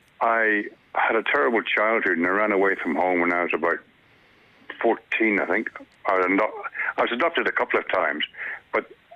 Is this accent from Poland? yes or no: no; Rathgar, Leinster, Ireland; born there; I was born in Bethany Roofgar in 1939.